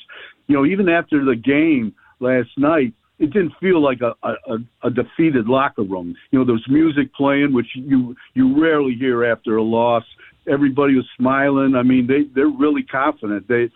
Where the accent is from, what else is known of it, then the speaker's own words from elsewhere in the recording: Cleveland, Ohio, United States; I mean, I'm born and raised in Cleveland, so I'm always have that, you know, that dark cloud in the back of my head somewhere.